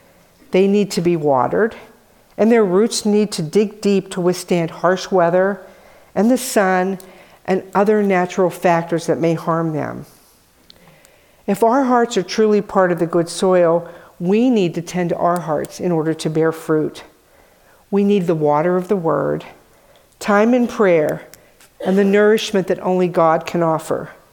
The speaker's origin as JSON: {"language": "English", "region": "Pennsylvania", "country": "United States", "said": "Now, someone who lives inland, and I'm from Pennsylvania, I didn't live near water"}